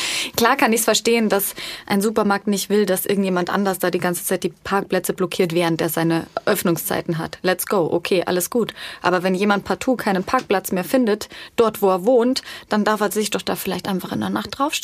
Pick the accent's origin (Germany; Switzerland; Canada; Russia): Germany; Bavaria; Ich komme auch aus dem Landkreis